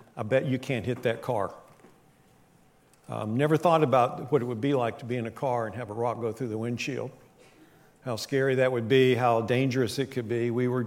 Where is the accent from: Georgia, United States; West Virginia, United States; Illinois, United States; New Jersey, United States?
West Virginia, United States; back when I was growing up in West Virginia, me and my buddies used to do that.